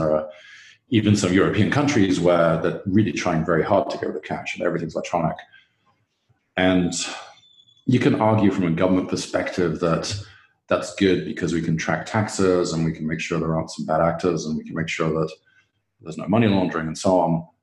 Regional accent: England, United Kingdom; my home country, England

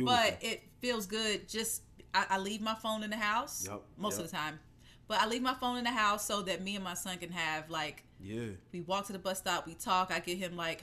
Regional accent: the South, United States; Like, I grew up in the South, like, I wasn't seeing hummingbirds just out.

